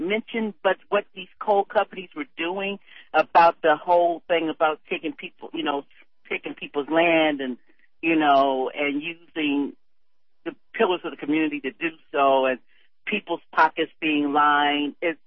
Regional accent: United States; well, I'm an American of slave descent. oh, are you afraid, are you ashamed of being from Africa? I said, no, but I'm not from Africa.

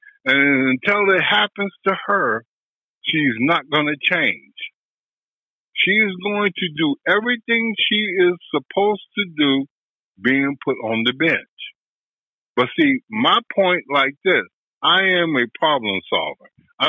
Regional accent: United States; I was born in 58. I was brought up. I am an American first.

